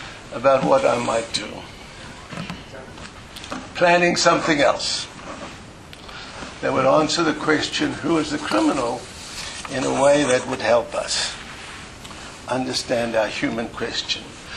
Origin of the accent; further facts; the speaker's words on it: Durban, KwaZulu-Natal, South Africa; I hail from Durban, where I went to the University of Natal.